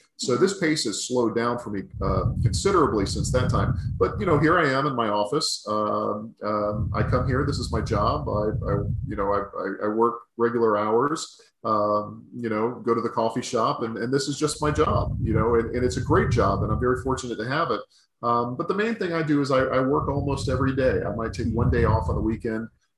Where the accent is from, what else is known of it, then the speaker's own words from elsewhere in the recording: Mississippi, United States; they had to break it to Joan that I was actually from Mississippi.